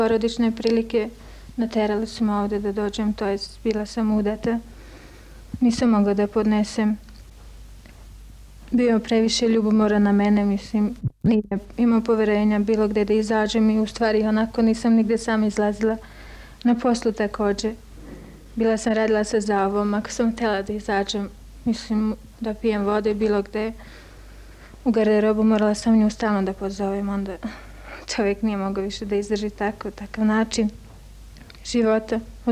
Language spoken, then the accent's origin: Serbian; Plav, Plav Municipality, Montenegro; born there; rođena sam u Plavu. Radila sam u Đakovicu jedno vrijeme, u stvari 5 godina.